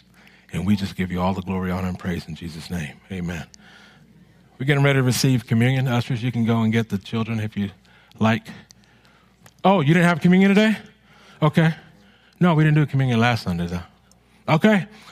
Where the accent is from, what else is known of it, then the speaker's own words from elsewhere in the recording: California, United States; I'm from Cali, so I got to go with the 49ers.